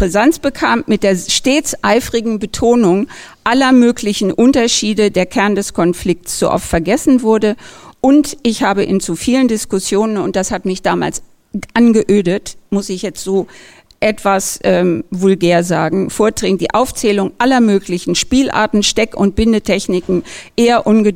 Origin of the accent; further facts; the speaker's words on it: Thuringia, Germany; Ich bin in der Nähe von Ilmenau geboren, meine Großmutter war Bäuerin und ich bin mit Kopftüchern groß geworden.